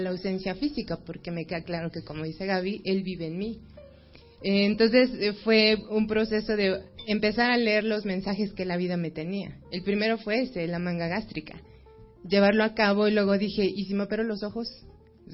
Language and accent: Spanish; Mixquic, Mexico City, Mexico; Bueno, soy de Miskik. San Andrés, Miskik, Día de Muertos, lo que se les ofrezca.